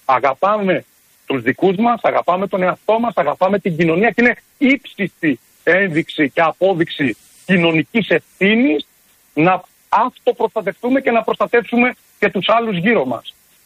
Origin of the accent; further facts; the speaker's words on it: Thessaloniki, Central Macedonia, Greece; αυτό που ειδικά χτύπησε την πόλη μου, τη Θεσσαλονίκη